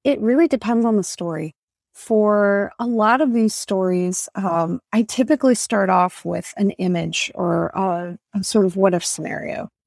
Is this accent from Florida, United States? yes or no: yes; Tampa, Florida, United States; I'm Dominican American, and when I grew up in Tampa, so many of the stories that felt really rich like that to me were stories from the island, from the Dominican Republic.